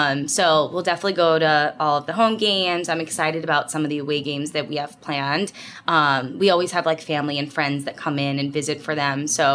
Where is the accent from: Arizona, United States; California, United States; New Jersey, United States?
New Jersey, United States; now in Cincinnati, United States; So we are from New Jersey, and we didn't know where we were going to be living. So my doctor was in New Jersey.